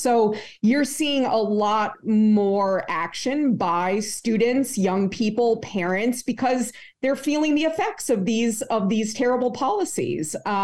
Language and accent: English; Vermont, United States; No, I was born and raised in Vermont. I'm calling you from New York.